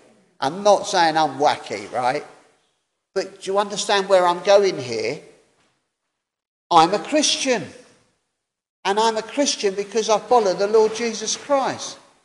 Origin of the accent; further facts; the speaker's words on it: England, United Kingdom; And this porter was shocked because he was an Indian chappie and I'm English.